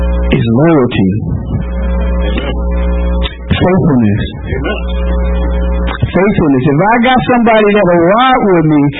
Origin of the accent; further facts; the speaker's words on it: Philadelphia, Pennsylvania, United States; my pops' people were from North Philly. So I've been exposed to North Philly as a youngin', and I'm coming from Mount Airy. In Mount Airy, we got trees, we got grass.